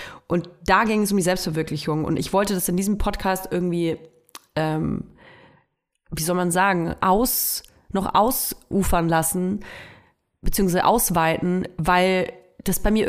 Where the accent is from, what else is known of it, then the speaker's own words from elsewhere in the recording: Nuremberg, Bavaria, Germany; Ich komme aus Nürnberg.